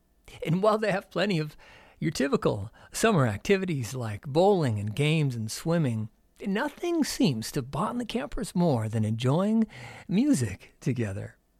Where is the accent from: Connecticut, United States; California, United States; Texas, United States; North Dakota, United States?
North Dakota, United States; Grand Forks; I'm from Grand Forks.